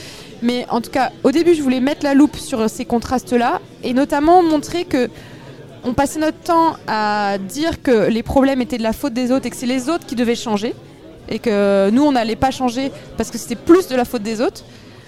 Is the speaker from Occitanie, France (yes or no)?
no; Brittany, France; Je suis une Bretonne, je suis très attachée à la Bretagne.